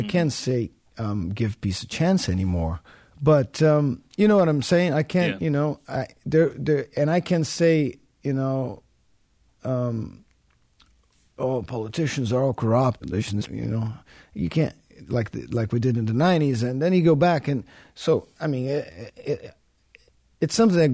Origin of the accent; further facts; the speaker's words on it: Brazil; now in United States; I'm from Brazil. And I moved to the United States slowly because of work with … first and then … all that. It's been 7 years now.